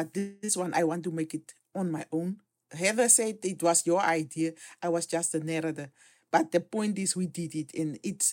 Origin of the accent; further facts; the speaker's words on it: Namibia; English is a second language; And there was a lady in the year I am from Namibia.